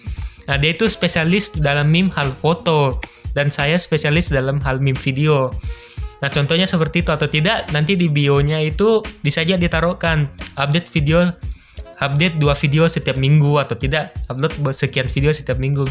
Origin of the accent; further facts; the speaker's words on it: Makassar, South Sulawesi, Indonesia; born there; saya itu lahir di Tanah Makassar.